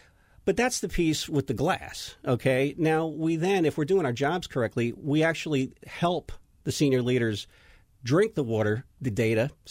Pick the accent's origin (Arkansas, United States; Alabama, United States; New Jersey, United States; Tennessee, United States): New Jersey, United States; Yeah, I grew up in New Jersey, and submarine sandwiches were grinders up here.